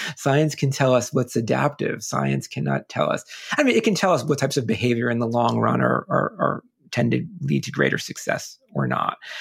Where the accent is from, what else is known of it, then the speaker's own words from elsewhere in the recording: United States; I'm Italian by ancestry growing up in America, people in my family would always say, why do they always think we're in the mob, right?